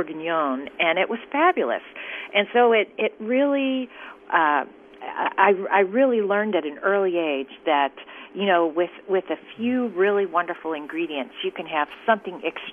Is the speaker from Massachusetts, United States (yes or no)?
no; Cincinnati, Ohio, United States; or I know I grew up in Cincinnati. When I go back, you know, Cincinnati is really a great ice cream town.